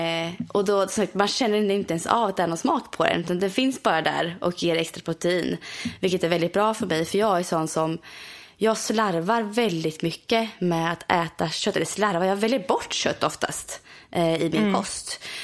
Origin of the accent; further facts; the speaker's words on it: Östergötland, Sweden; de har en egen tillverkning i Östergötland, vilket är väldigt, i Borghamn, vilket är väldigt nära min hemstad.